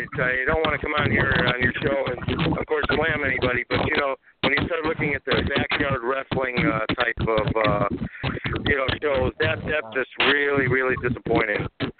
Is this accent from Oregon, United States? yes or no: no; Chicago, Illinois, United States; from Chicago.